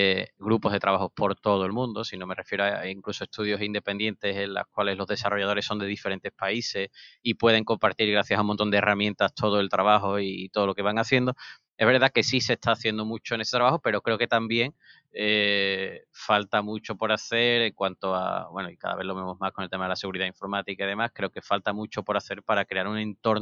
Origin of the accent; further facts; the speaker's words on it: Andalusia, Spain; y más nosotros como andaluces